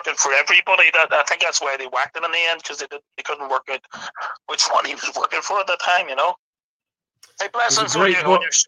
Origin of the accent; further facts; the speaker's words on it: Belfast, Northern Ireland, United Kingdom; Growing up in Belfast, you just see straight through it, mate.